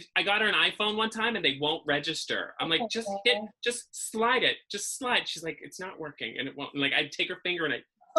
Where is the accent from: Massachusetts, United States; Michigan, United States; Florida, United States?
Massachusetts, United States; accent: Massachusetts; But no, I have like this nasally, awful, like feminine Massachusetts accen